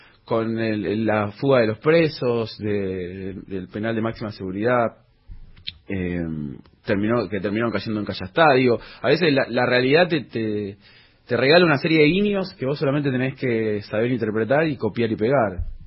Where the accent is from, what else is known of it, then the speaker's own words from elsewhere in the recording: Comodoro Rivadavia, Chubut, Argentina; born there; el vecino de Comodoro Rivadavia, que es el lugar donde yo nací